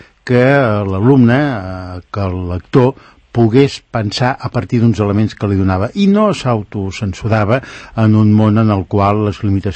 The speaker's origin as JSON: {"language": "Catalan", "town": "Valls", "region": "Catalonia", "country": "Spain", "said": "jo soc de Valls, de la comarca de l'Alt Camp"}